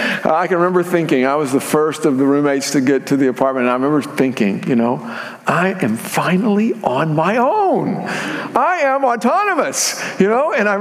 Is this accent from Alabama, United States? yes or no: no; Corpus Christi, Texas, United States; moved away as an adult; he moved me from my hometown of Corpus Christi to Waco, Texas, where I was going to start college.